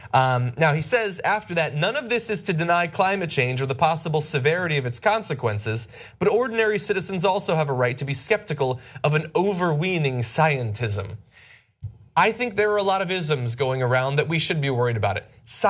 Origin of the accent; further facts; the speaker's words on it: Connecticut, United States; $27 from Maria in Connecticut, my home state